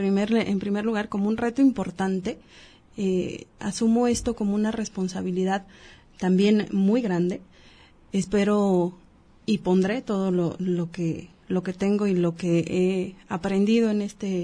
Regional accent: Jalisco, Mexico; como ciudadanos, como mexicanos, como jaliscienses, como laguenses, pues es parte de lo que somos

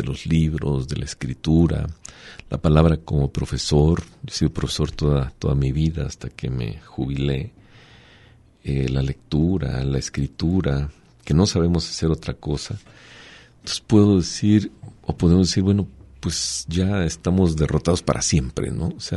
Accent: Mexico; todos nosotros en México, en una sociedad como la mexicana, pues estamos metidos en estas coacciones de la fuerza

